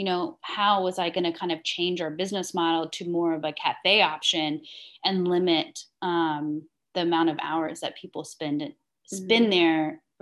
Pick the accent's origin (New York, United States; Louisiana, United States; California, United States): Louisiana, United States; New Iberia; And so now I went through Iberia Bank, from New Iberia, from my hometown.